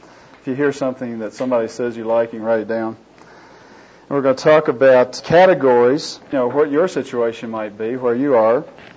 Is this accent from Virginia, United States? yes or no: yes; Virginia, United States; I flunked out of the academy and found myself back in my hometown of Virginia.